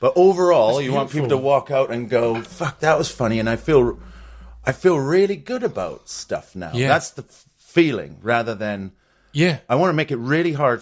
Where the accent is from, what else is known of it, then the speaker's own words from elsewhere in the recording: Canada; Yeah, just a cultural wasteland, of course. Probably idyllic.